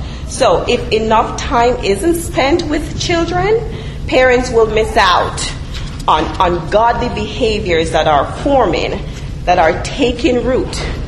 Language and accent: English; Jamaica; And, you know, growing up in Jamaica, people would say, "You're getting on my last good nerves."